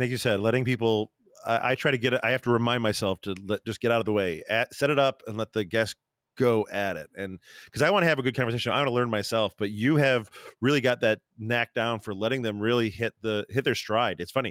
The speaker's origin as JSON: {"language": "English", "region": "New York", "country": "United States", "said": "So but I'm from New York, so I swear constantly."}